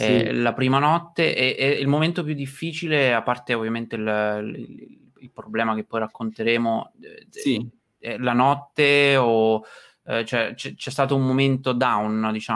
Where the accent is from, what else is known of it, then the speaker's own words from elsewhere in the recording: Marche, Italy; Io sono marchigiano, quindi quelle zone per me sono casa.